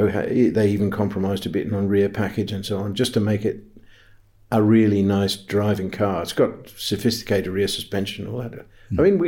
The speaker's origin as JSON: {"language": "English", "country": "Australia", "tie": "born there", "said": "Where I was born in Australia"}